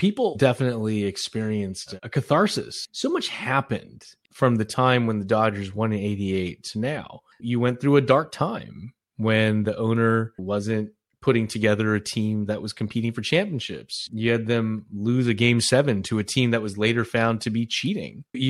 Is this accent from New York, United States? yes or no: no; Anaheim, California, United States; I grew born and raised in Anaheim. So I'm an Angels fan.